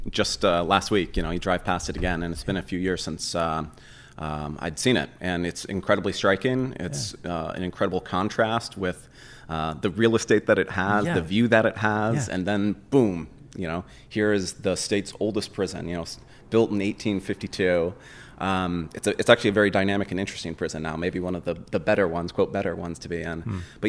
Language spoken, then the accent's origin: English; California, United States; That's been something that I've sort of observed and been aware of, even sort of growing up in the Bay Area.